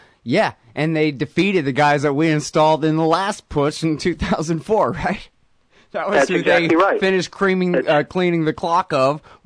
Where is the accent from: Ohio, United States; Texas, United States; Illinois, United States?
Texas, United States; you know, again, I'm just from Texas, so when somebody says former Soviet Georgia, I mean, I know where it is now